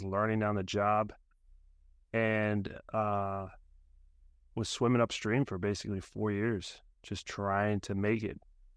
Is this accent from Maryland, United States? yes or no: yes; Bethesda, Maryland, United States; But I grew up in Bethesda, Maryland, went to school up in New Hampshire for business administration